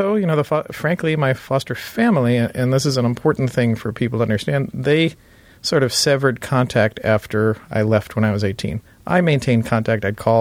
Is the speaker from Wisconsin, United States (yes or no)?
no; New York, United States; I grew up in New York in a foster home.